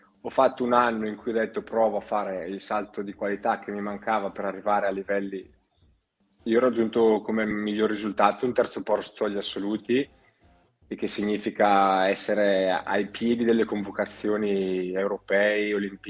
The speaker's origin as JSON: {"language": "Italian", "town": "Brescia", "region": "Lombardy", "country": "Italy", "said": "Io ho sempre nuotato a Brescia, perché sono di Brescia, e avevo fatto un anno fuori casa, Lecco, a vivere fuori"}